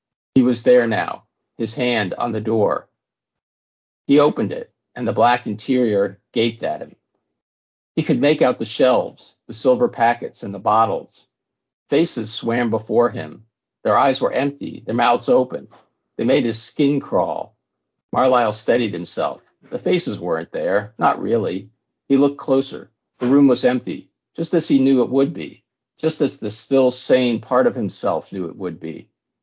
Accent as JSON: {"language": "English", "region": "Virginia", "country": "United States", "said": "She lives in rural Virginia, which is my home state"}